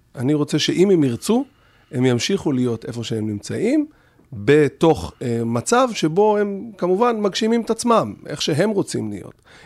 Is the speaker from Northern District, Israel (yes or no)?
yes; Migdal HaEmek, Northern District, Israel; גדלתי שם, התפתחתי משם, זה המקום שלי